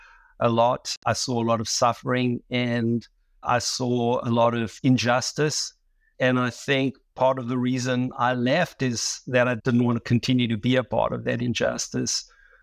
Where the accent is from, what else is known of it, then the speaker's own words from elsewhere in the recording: South Africa; opportunities that I really would never have even dreamt of as a kid growing up in South Africa.